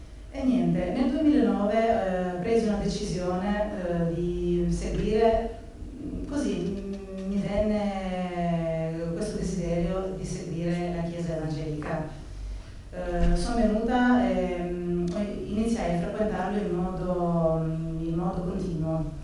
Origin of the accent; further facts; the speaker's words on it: Albania; Italian is a second language; moved away as an adult; now in Italy; vengo dall'Albania, sono venuta in Italia nel 1999 per motivi di studio. E, fin da piccola io credevo nel Signore e avevo il suo timore dentro il mio cuore.